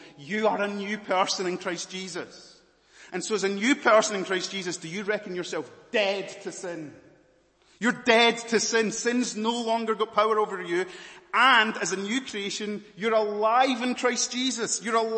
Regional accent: Scotland, United Kingdom; also born or lived in Malawi; I'm going to say I'm from Scotland. And some of you might say, but where are you really from? Okay. I was born in Malawi. My birth certificate says I'm Malawian. But I'm Scottish. Can you hear the accent?

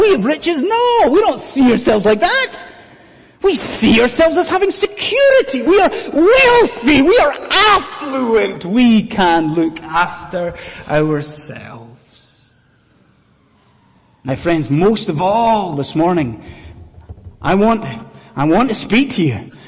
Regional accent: Scotland, United Kingdom; Now, when I was growing up in Scotland, every year, without fail, one particular comedy sketch show was aired on the TV.

